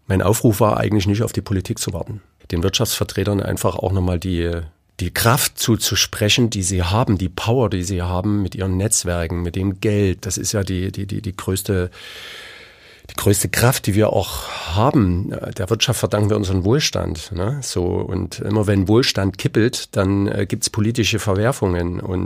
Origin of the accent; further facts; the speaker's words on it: Aue, Saxony, Germany; Gab dann auch in Aue, in meiner Heimatstadt, wo ich herstamme